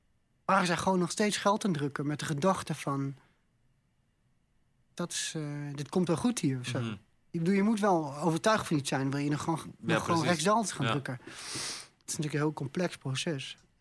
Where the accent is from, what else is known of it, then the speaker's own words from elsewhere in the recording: Netherlands; Toen zei ik, ik kom in Nederland.